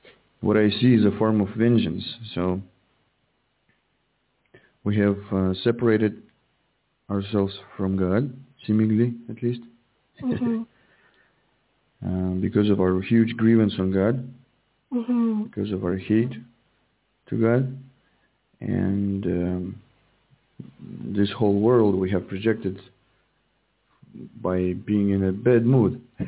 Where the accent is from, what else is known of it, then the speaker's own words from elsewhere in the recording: Russia; I'm from Russia.